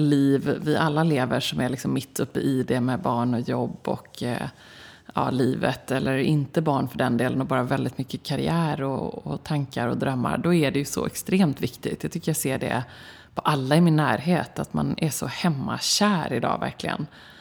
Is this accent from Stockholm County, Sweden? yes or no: no; Gothenburg, Västra Götaland County, Sweden; Jag är uppväxt i hus i Göteborg så jag tror också att det är det.